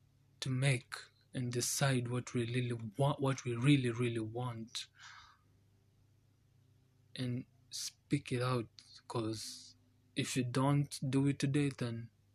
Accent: Kenya; first language Kikuyu; English is a second language; And in my mother tongue, I would really like to quote it. It's in Kikuyu.

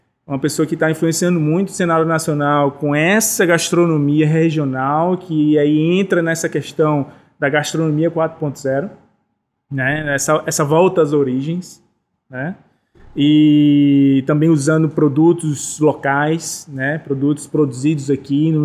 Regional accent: Northeast Region, Brazil; A gente que é nordestino, eu acho que a gente tem essa, muito essa, essa característica, né?

